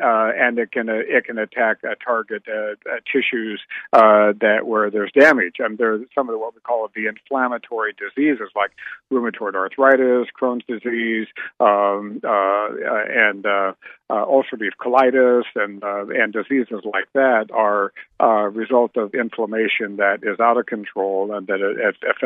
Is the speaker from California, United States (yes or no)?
yes; California, United States; also born or lived in Rochester, Minnesota; I grew up in Southern California and lived in Rochester, Minnesota for 3 years.